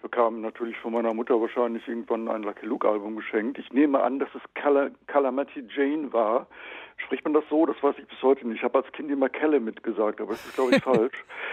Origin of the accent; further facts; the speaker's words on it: North Rhine-Westphalia, Germany; ich bin ländlich aufgewachsen in Ostwestfalen und da war ein Bach direkt an unserem Haus, an einer Wiese, an einer Kuhwiese.